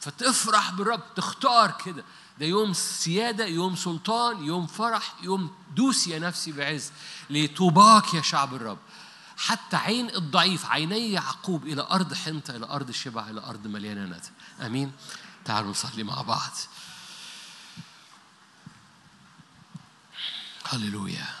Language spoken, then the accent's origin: Arabic; Upper Egypt, Egypt; نو أنا صعيدي وبقول نو